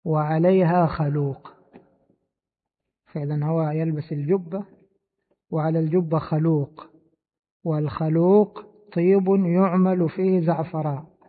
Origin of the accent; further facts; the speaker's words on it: Egypt; وهي مشهورة عندنا في مصر للأزهري، الأزاهرة يلبسونها